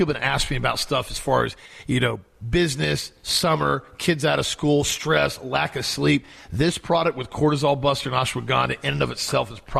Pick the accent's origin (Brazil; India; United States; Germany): Germany; But we are German. We're from Germany. I can say whatever I want about Germany.